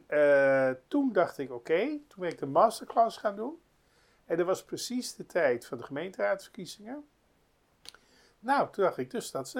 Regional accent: Amsterdam, North Holland, Netherlands; Geboren en getogen in Amsterdam. Ik ben 65 jaar.

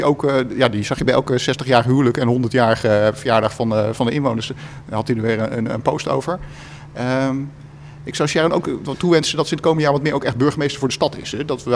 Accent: Enschede, Overijssel, Netherlands; now in Utrecht, Netherlands; Ik kwam natuurlijk uit Enschede.

